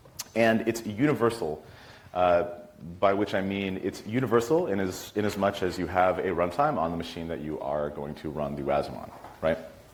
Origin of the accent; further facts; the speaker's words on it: Chicago, Illinois, United States; And I'm from Chicago, so in Chicago, I run the WebAssembly Chicago group.